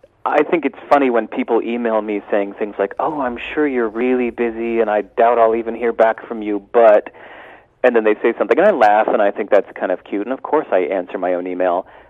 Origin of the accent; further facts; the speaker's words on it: California, United States; Really, I'm an American, as you can maybe tell from the accent. Grew up in California, and I really wanted to be a famous musician